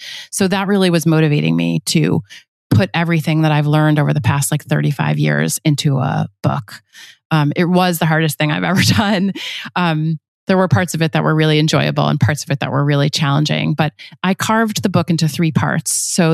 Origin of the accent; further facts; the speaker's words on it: New York, United States; I'm also a New Yorker, you know, I just like have such a low tolerance.